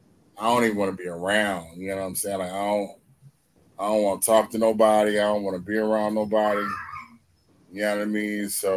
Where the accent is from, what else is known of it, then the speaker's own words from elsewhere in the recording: Atlanta, Georgia, United States; like, I'm from Atlanta. So, me being from Atlanta, like, people who know, like, Turtles Records and stuff like